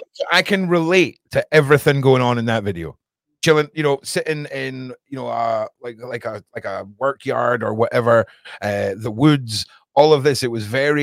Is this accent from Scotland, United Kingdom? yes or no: yes; Edinburgh, Scotland, United Kingdom; I'm from Edinburgh, right? There's no hip hop country twang scene going on, right?